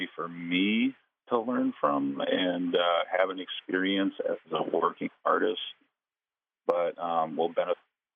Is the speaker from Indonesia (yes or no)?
no; Twin Cities, Minnesota, United States; I grew up in the Twin Cities, kind of removed from some of this cultural you know, language